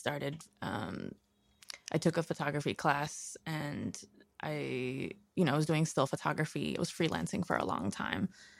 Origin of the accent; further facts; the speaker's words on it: Queens, New York, United States; now in Brooklyn, United States; I'm living in Brooklyn now, but I grew up in Queens